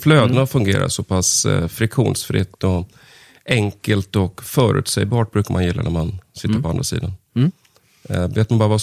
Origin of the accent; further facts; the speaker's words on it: Stockholm, Stockholm County, Sweden; Jag är uppvuxen i Stockholm. Jag bor i Stockholm.